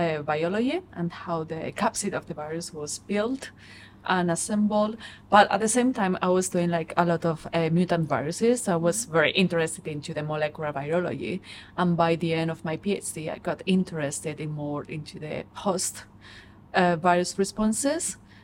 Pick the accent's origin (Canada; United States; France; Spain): Spain; I'm from Spain, and that was like during that period, HIV AIDS was kind of a big problem.